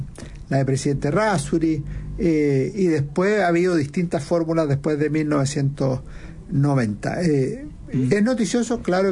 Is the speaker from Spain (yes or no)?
no; Santiago, Santiago Metropolitan Region, Chile; born there; Yo nací en La Moneda. Pero no es que yo nací en La Moneda como simulado, nació en La Moneda. Porque claro, familias presidenciales vivían ahí.